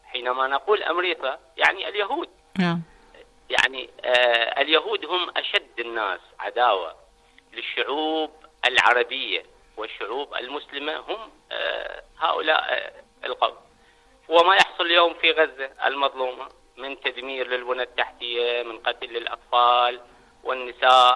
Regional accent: Iraq; أنا عراقي الآن، أعتز بعراقيتي وهويتي وبلدي، ولا أقبل أحد أن يعتدي على بلدي.

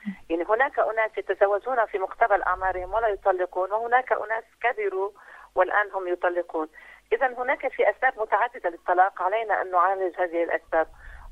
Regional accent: Lebanon; يعني عندنا في لبنان

